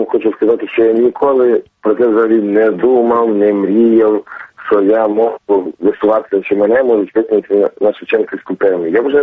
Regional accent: Kosiv, Ivano-Frankivsk Oblast, Ukraine; ми з одного регіону, вона з Буковини, я з Галичини, я з Косово, з Івано-Франківської області.

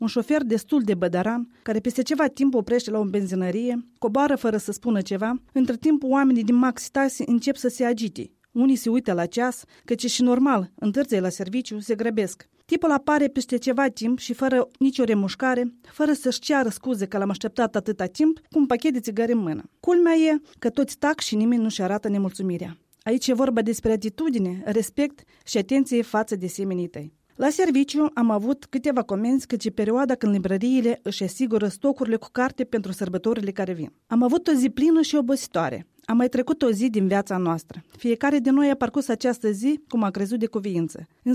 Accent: Băxani, Sîngerei District, Moldova; cum ar fi fost copilăria mea în Baxani

